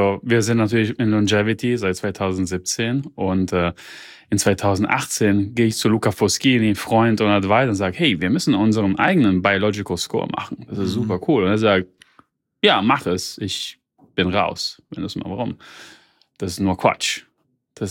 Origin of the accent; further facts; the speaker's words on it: Bonn, North Rhine-Westphalia, Germany; born there; Meine Mutter ist aus Deutschland. Ich bin in Deutschland geboren, Bonn.